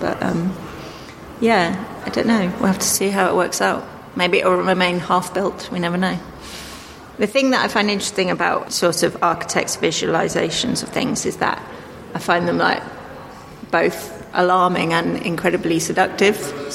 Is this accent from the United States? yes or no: no; South West England, United Kingdom; I grew up in Dorset